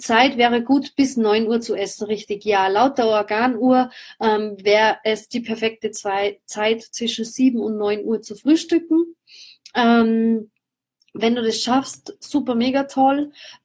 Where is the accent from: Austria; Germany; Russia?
Austria; abends ist es bei uns in Österreich, sagt man, die Jause, die Brotzeit.